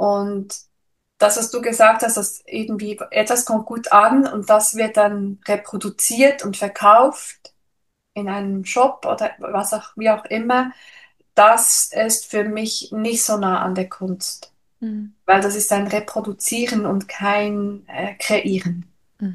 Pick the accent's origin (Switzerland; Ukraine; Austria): Switzerland; ich komme ja aus der Schweiz